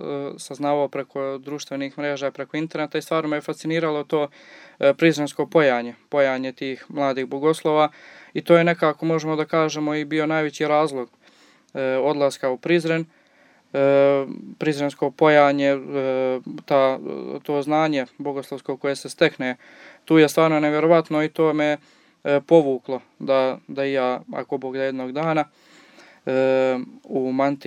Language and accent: Serbian; Herzegovina, Bosnia & Herzegovina; ima jedan iz Crne Gore i ja sam jedini iz Hercegovine